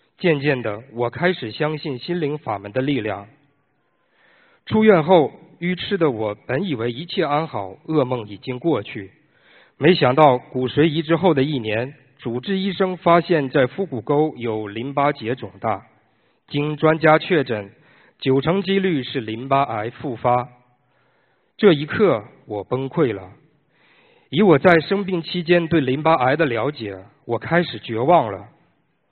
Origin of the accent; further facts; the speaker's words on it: New Zealand; 大家好，我是来自新西兰的同修